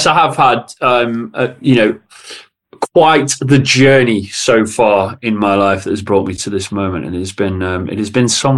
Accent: Macclesfield, North West England, United Kingdom; also born or lived in Colchester; So I grew up in Macclesfield. I was actually born in Colchester. My dad was in the Paras, but I only lived there till I was maybe 2 or 3 years old. I moved to Macclesfield.

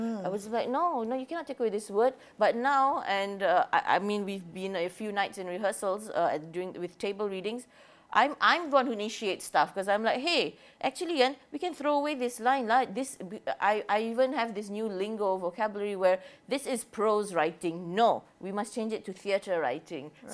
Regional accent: Malaysia; about identity while I was being Malaysian, being overseas, coming back to Malaysia and going back again for my master's.

